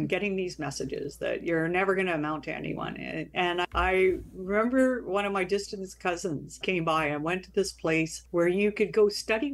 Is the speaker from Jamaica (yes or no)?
no; Burns Lake, British Columbia, Canada; born there; I was born in Burns Lake, BC, mm-hmm. but I never actually lived there.